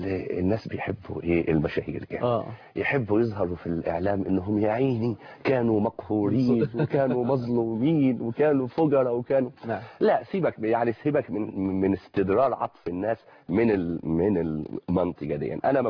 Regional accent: Sohag, Sohag Governorate, Egypt; انا مواليد سوهاج وعشت في سوهاج لغايه ما دخلت اولى جامعه

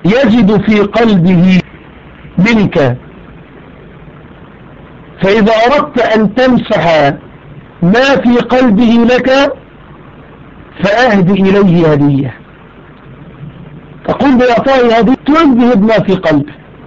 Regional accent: Egypt; الفرس كما ذكرنا التي نسميها في عندنا في مصر هي الكوارع.

